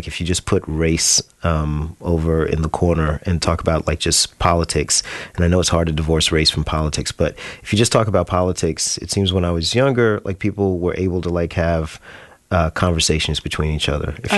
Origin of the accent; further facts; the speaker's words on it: Florida, United States; The data team came to me one day because they knew I'm from Florida